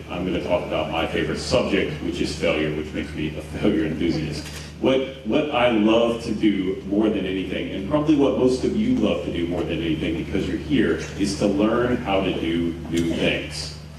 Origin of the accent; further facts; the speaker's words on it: Houston, Texas, United States; But I'm here from Houston, Texas, and that's Houston, not Houston.